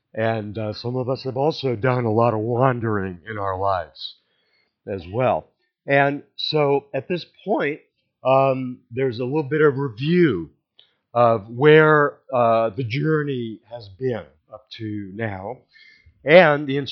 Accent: New York, United States; So, I'm a New York Jew, and she's a Mississippi redneck. And we met and married in Colorado.

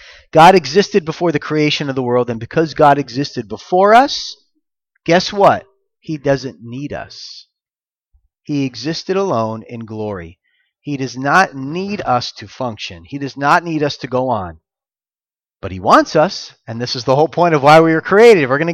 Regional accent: Florida, United States; I'm from Florida, and we have this little town called St. Augustine down there.

